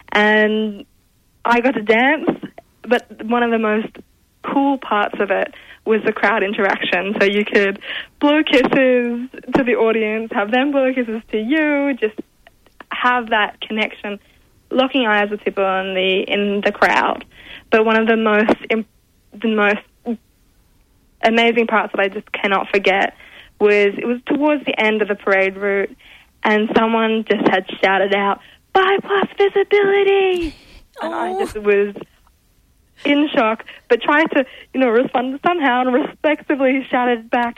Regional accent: Sydney, New South Wales, Australia; So I grew up in Sydney.

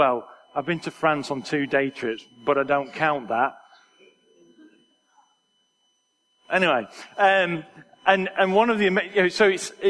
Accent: Preston, North West England, United Kingdom; I'm Preston born and raised, or actually, some people say, "No, you're not from Preston, because I was born in Barton," which obviously is the center of the universe.

